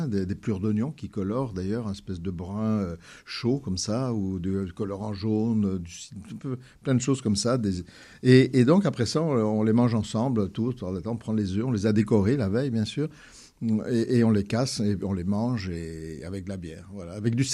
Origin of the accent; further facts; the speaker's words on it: Provence-Alpes-Côte d'Azur, France; Moi, vous savez que je suis d'origine belge, même si j'ai été élevé en Provence